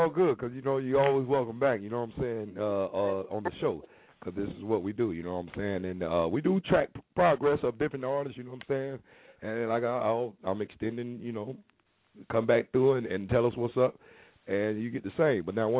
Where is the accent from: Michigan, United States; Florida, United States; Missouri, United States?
Florida, United States; Tampa; But, you know, I'm from Tampa, Florida, you know what I'm saying?